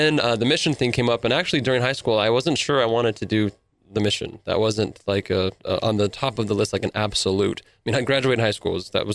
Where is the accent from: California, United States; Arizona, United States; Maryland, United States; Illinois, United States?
Arizona, United States; And it was Russia, and I'm from Arizona. So the weather was kind of rough and brutal.